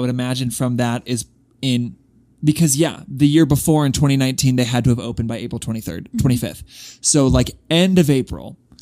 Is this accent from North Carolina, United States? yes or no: no; Utah, United States; she, her. I am, unfortunately, a Gleek, and I'm from Utah.